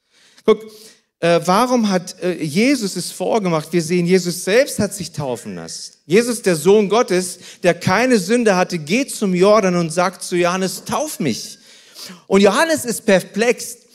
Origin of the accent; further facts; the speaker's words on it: Kazakhstan; Ich komme aus Kasachstan.